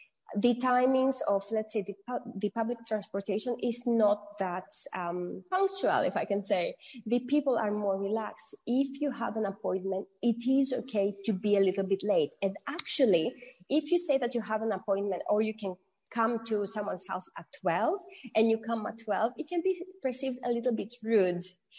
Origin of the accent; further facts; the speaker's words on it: Greece; I am half Greek, half Filipina, but I was born and raised in Greece.